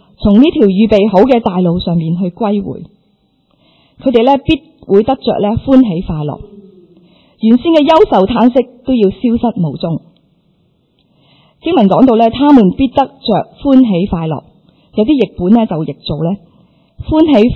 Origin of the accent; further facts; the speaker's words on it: China; 因为可能我哋中国人传统咧都系好比较含蓄啲嘅